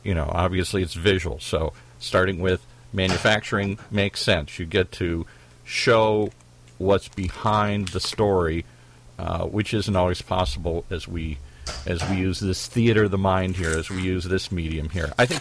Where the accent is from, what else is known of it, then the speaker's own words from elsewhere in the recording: Detroit, Michigan, United States; It isn't like when I grew up in Detroit, everywhere we went, there were giant manufacturing facilities here.